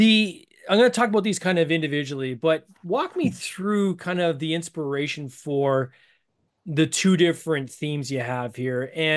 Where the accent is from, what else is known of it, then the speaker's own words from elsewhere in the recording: Canada; Obviously, us both being Canadian, this is like just part of our culture, right?